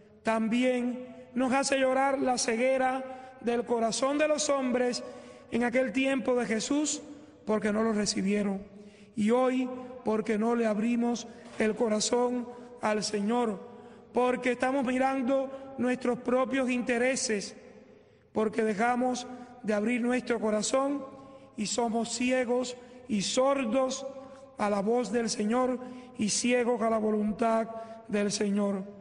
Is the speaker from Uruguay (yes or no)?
no; Cuba; Yo, como cubano